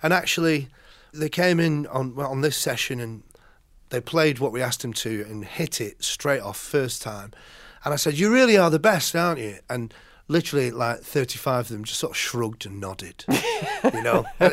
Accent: Bury, North West England, United Kingdom; we're all from Bury, which is, you know, we sort of say Manchester because of its heritage and because no one's ever heard of Bury, you know.

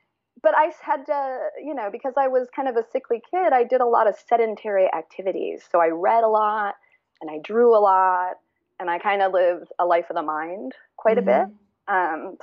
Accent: Cleveland, Ohio, United States; She's back in Ohio. I grew up in Cleveland, Ohio, and she's back there.

